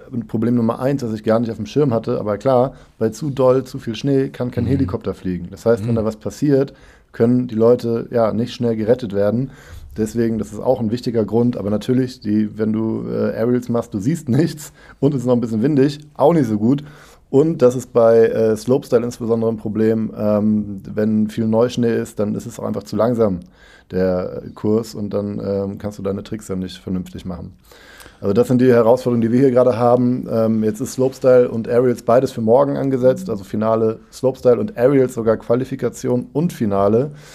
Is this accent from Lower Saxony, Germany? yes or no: no; Cologne, North Rhine-Westphalia, Germany; ich komme auch aus Köln, da schneit es nicht so oft so doll